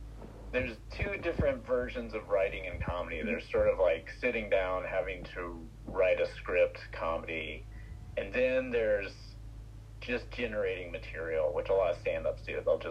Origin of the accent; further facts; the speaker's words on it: North Carolina, United States; I grew up in North Carolina, so it was, there was not where I grew up and where I performed, it wasn't so much redneck